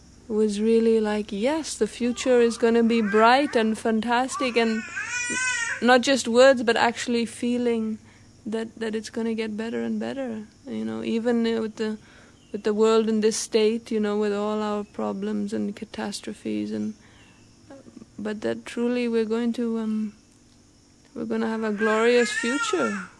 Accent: Oroville, California, United States; born there; I live here in Oroville. I was born in Oroville. My parents came maybe about 40 years ago now. My father is German and my mother is Swedish. I'm one of six children

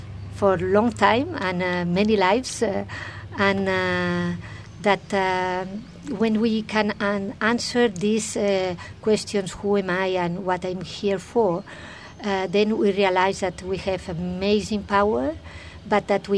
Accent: Spain; now in Delhi, India; No, I'm from Spain. Mm. I live in Delhi. Mm. I have been living in Delhi for 8 years.

